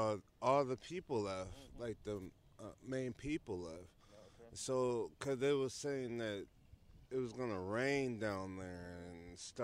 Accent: Michigan, United States; Oh, yes, I'm homeless, and I'm from Michigan.

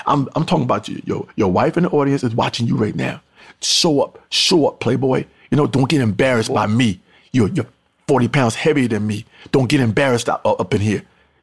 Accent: North Carolina, United States; born there; I was born in North Carolina.

